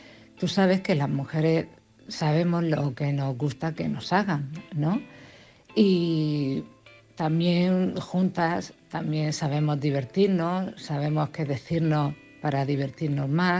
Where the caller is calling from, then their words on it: Cartagena, Spain; de Cartagena.